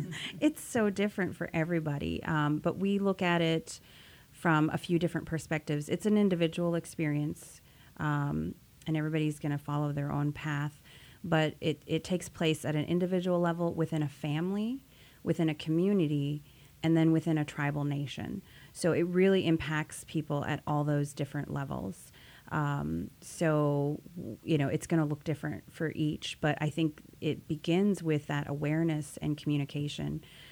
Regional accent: Minneapolis, Minnesota, United States; also born or lived in Turtle Mountain, North Dakota; I am actually a product of relocation and was able to get a really good education growing up in Minneapolis instead of Turtle Mountain, where I'm from in North Dakota.

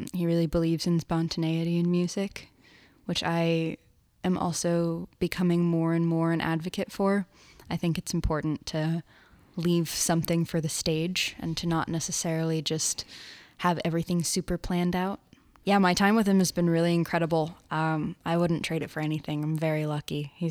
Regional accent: Bloomington, Indiana, United States; And I usually just say I'm from Bloomington because it's the place that I feel the most connected to, because I have so many musical memories there.

